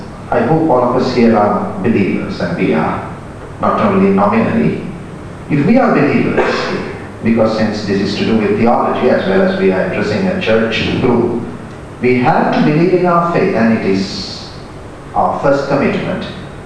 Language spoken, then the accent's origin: English; Sri Lanka; I'm from Sri Lanka